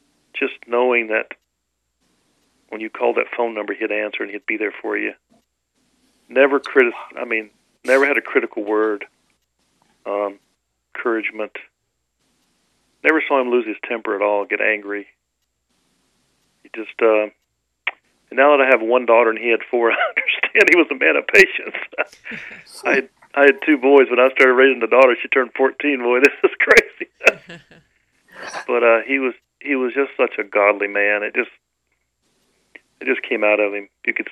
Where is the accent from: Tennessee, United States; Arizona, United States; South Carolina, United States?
Tennessee, United States; also born or lived in Portsmouth, Virginia; I grew up in Tennessee. My dad was in the Marine Corps, and I was born in Portsmouth, Virginia. And then he moved to Tennessee. And I'm a good old Tennessee boy.